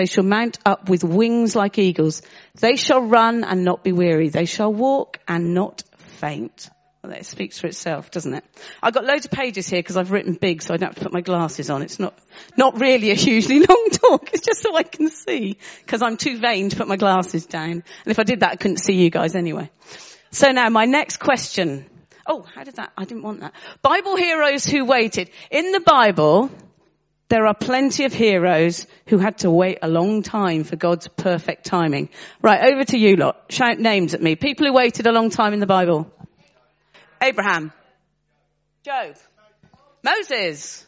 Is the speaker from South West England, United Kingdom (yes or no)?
yes; South West England, United Kingdom; born there; now in Maidenhead, United Kingdom; I was born in Somerset. Now I've lived in Maidenhead for over 30 years.